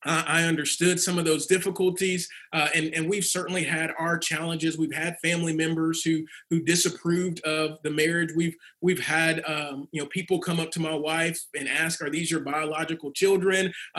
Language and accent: English; Shreveport, Louisiana, United States; also born or lived in West Covina, California; I was born in West Covina, California, and I grew up in Shreveport, Louisiana.